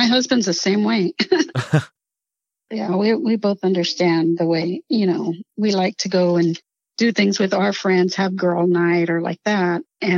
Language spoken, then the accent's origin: English; Laredo, Texas, United States; We grew up in Laredo together.